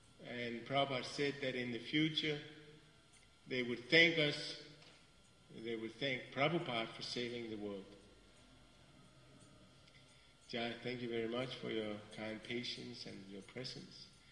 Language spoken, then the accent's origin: English; Copenhagen, Capital Region of Denmark, Denmark; I'm from Copenhagen, it used to be when I went back to Copenhagen